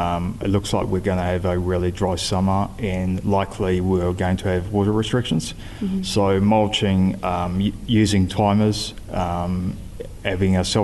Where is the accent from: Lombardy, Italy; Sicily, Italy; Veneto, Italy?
Veneto, Italy; Venice; now in New Zealand; So I was born and raised in Venice